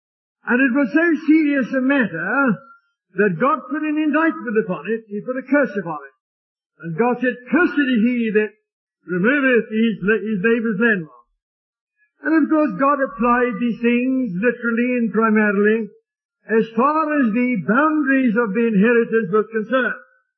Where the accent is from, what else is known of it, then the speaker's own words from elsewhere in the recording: South Africa; accent: South African; I can't help my South African accent, but I'll try the best of my ability to speak slowly and as clearly as possible